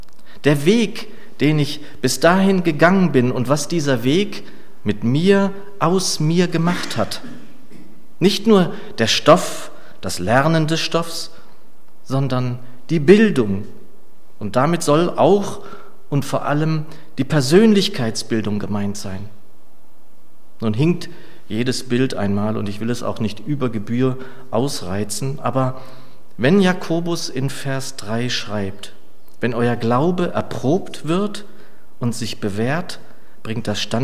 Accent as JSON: {"language": "German", "town": "Gelnhausen", "region": "Hesse", "country": "Germany", "said": "nach zwei Diensten in Gelnhausen, in meiner alten Heimat, in der eigentlich alles anfing."}